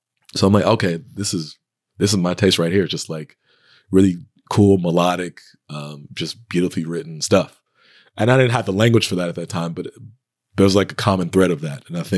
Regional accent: Nigeria; cause I'm a Nigerian. My family's from Nigeria.

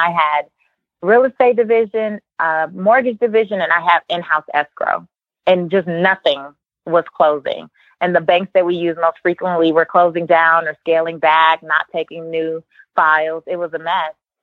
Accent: Los Angeles, California, United States; I grew up in Leimert Park in South Central Los Angeles.

